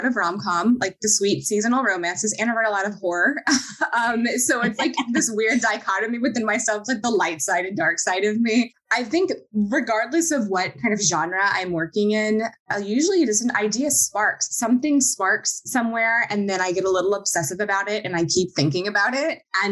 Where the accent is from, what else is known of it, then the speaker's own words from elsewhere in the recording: the South, United States; moved away as an adult; also born or lived in Pacific Northwest / East Coast; But I grew up in the South. I'm originally from the South, and I left home to go to college, and I've never been back to the South.